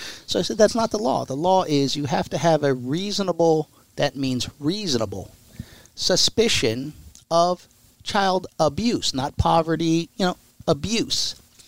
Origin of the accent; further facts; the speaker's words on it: Philadelphia, Pennsylvania, United States; I'm from Southwest Philly. We don't do hockey, right?